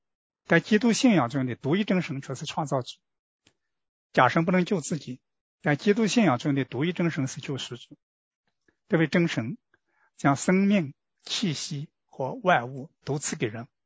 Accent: China; 我们中国人有一句歇后语这样说

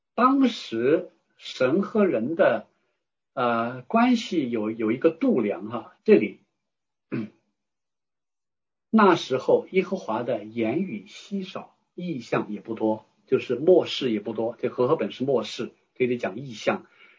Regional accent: China; 因为你知道我们中国人呢有个观念

